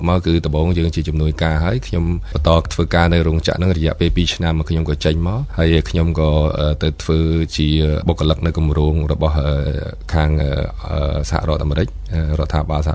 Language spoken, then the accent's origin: Khmer; Oudong, Kampong Speu, Cambodia; ខ្ញុំអ្នកស្រុកនៅស្រុកឧដុង្គខេត្តកំពង់ស្ពឺនេះបាទ